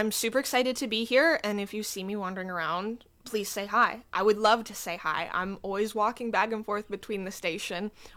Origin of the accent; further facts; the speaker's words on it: Anchorage, Alaska, United States; Yes, I was born and raised in Anchorage. That's where I've only ever lived, and I have never been outside of Anchorage, so at least not for long periods of time.